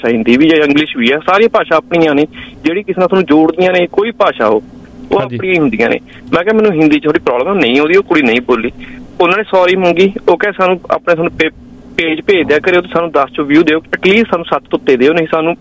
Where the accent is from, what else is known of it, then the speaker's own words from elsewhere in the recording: Punjab, India; ਮੈਂ ਆਪਣੇ ਜਿੱਥੇ ਜੰਮਿਆ ਪੜਿਆ ਜਿਹੜਾ ਦੇਸ਼ ਪੰਜਾਬ ਹੈ